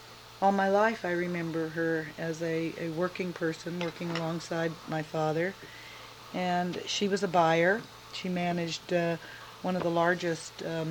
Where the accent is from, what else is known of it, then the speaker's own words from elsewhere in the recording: Portland, Oregon, United States; also born or lived in Salem, Oregon; I was born in Salem, Oregon, on January 10th, 1929. And I lived in Salem until I was two, and my parents moved to Portland.